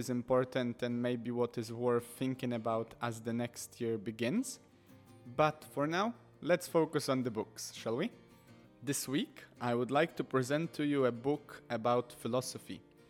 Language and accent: English; Warsaw, Masovian Voivodeship, Poland; English is a second language; I grew up in Warsaw in Poland. And for the most part, I was educated through religion, not philosophy.